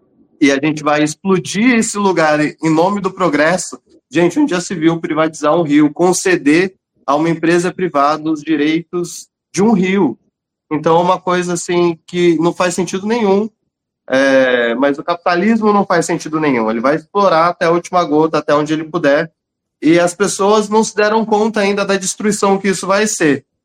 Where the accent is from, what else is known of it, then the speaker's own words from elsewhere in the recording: Southeast, Brazil; a gente é do Sudeste, principalmente.